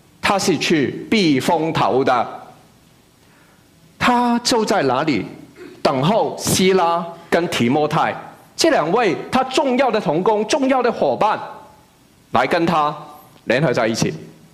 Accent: Macau; 我们都知道我是在澳门长大的，住了十几年

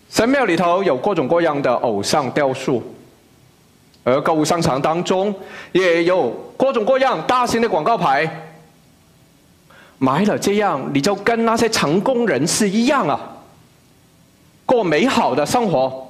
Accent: Macau; now in United States; 我刚才说我是在澳门长大的，我小时候没有注意到有那么多，来了美国以后再回去

